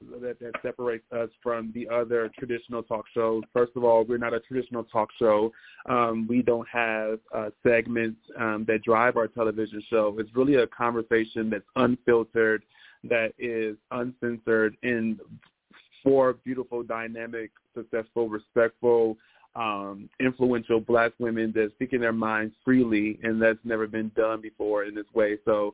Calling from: Atlanta, Georgia, United States; Yes, I'm also in Atlanta, Georgia.

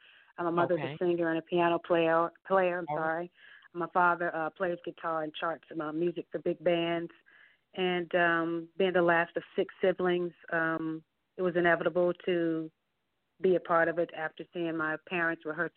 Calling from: Atlanta, Georgia, United States; I'm calling from Atlanta, Georgia.

